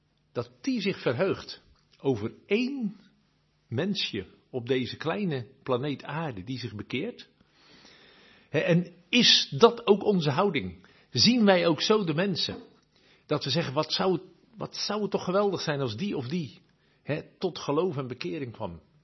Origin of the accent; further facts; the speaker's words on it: Rotterdam, South Holland, Netherlands; Ik kom zelf van oorsprong uit Rotterdam. Ik kan me Rotterdam nog herinneren, dat het 15 jaar geleden was.